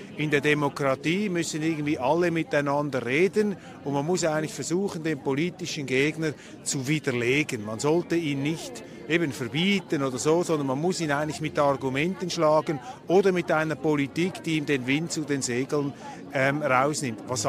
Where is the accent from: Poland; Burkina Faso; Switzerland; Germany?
Switzerland; ich bin Schweizer